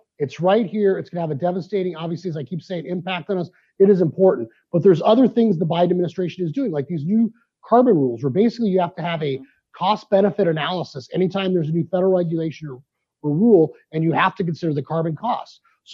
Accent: United States; born there; I was born in the United States, just so we're clear. I was born here

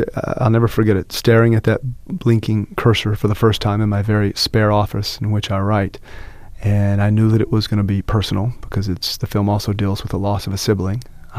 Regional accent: Virginia, United States; the Appalachians that I grew up in Virginia. And I grew up a grandson of a coal miner in the coal fields of Virginia.

